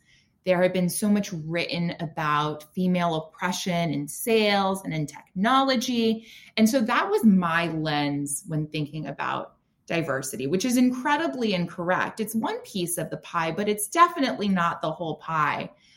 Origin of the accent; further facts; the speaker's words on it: the South, United States; I grew up in the South in the suburbs, which virtually had zero diversity.